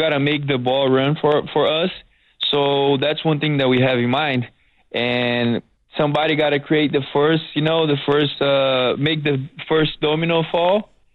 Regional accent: Brazil; my hometown is Brazil, so I got to be in the flight for almost 20 hours.

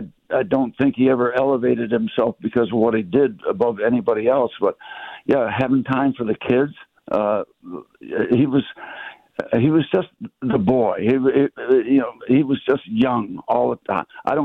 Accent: Connecticut, United States; You know, I grew up in Connecticut, so we were close enough to New York to get all the reports

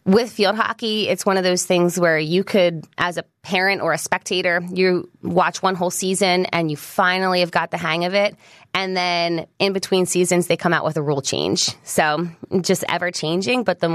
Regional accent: New York, United States; I grew up in Westchester

